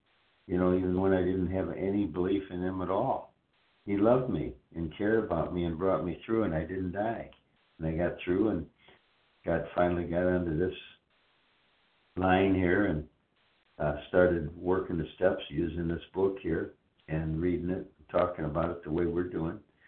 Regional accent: Florida, United States; Yep, I'm from Florida.

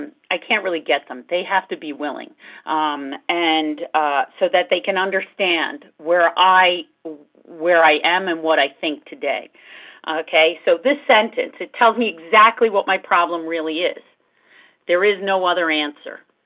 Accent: Florham Park, New Jersey, United States; I'm from Florham Park, New Jersey, and I am a recovered compulsive overeater

